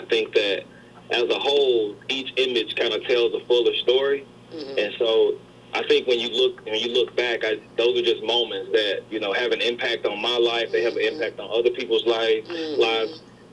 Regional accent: Jackson, Alabama, United States; now in Nashville, United States; I'm an Alabama native. I'm a Jackson, Alabama native.

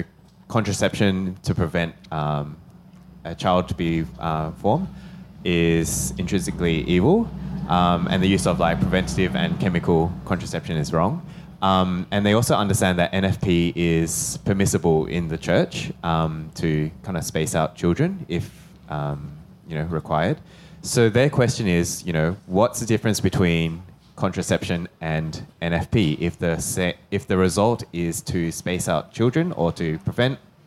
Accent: Perth, Western Australia, Australia; I'm from Perth, obviously.

